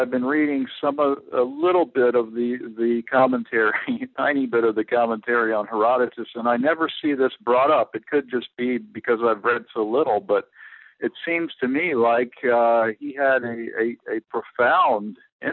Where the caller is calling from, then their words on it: Houston, Texas, United States; Houston, Texas.